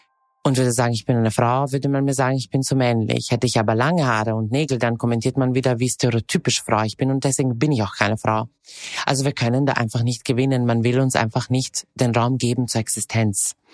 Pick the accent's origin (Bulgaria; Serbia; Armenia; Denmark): Serbia; moved away as an adult; now in Austria; Ich komme aus einer sehr politischen Familie. Ich bin eben in Serbien aufgewachsen und geboren. Und bin erst mit 18 nach Österreich gezogen.